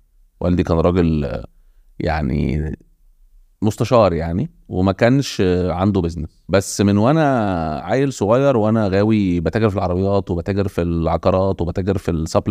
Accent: Cairo, Cairo Governorate, Egypt; ووالدتي من المنصورة برضو. بس ما عشتش في المنصوره يعني، هم نقلوا القاهره قبل ما انا اتولد. مولود في القاهره، متربي في حي الزمالك.

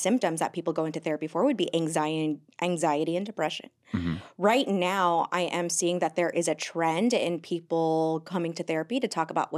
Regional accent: Philippines; Well, first of all, I'm Filipino.

